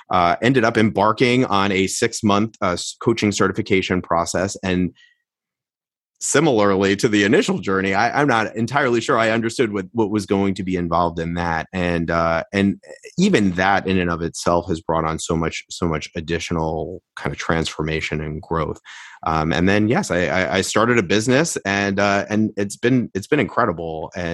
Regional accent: New York, United States; I mentioned to you early on that I grew up in New York

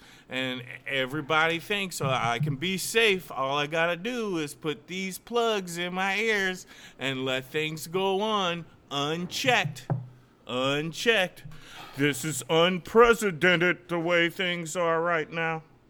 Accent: Missouri, United States; I come from Missouri, and it's the show me state.

